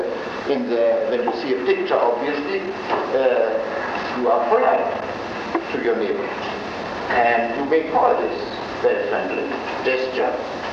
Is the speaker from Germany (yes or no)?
yes; Germany; accent: German; English is a second language; moved away; I am of German descent, as you know by my accent, and I came to this country 25 years ago